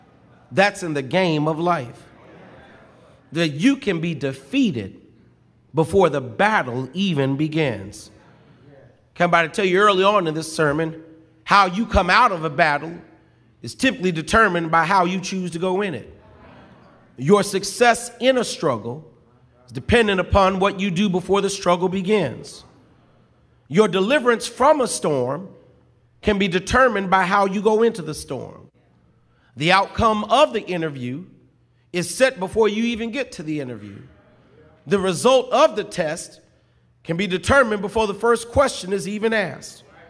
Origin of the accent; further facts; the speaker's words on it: Chicago, Illinois, United States; And not only did my Cowboys lose, but my hometown team, the Chicago Bears, took a loss to the Miami Dolphins.